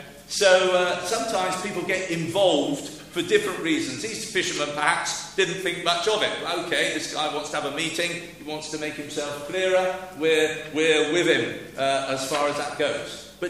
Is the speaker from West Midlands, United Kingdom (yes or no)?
no; South West England, United Kingdom; I was born and brought up in Cornwall, and it's amazing to meet people 40 years on, you know.